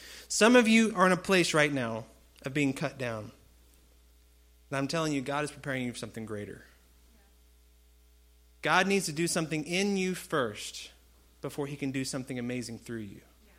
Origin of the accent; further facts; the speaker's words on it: Spring, Texas, United States; not that I'm from Spring, Texas, and you know, and I went to this school